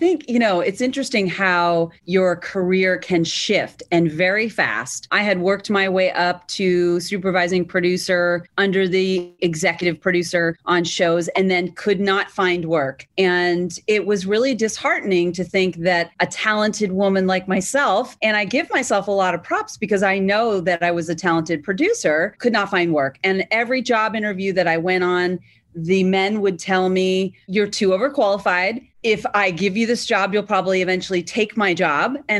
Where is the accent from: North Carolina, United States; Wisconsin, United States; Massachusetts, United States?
Massachusetts, United States; And I was from Massachusetts, although he was born in Rhode Island.